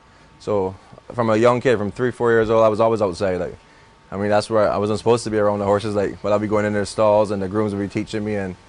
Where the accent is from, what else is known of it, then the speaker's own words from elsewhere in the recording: Barbados; I grew up in Barbados. We had a farm where we keep all our horses